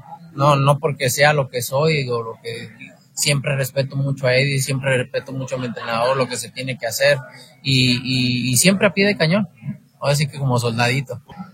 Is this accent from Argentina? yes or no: no; Mexico; espero que otros atletas mexicanos, otros mexicanos se motiven